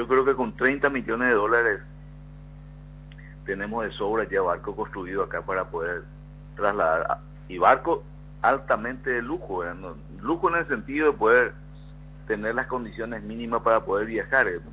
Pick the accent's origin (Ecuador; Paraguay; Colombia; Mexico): Paraguay; Así es que estamos muy entusiasmados como paraguayos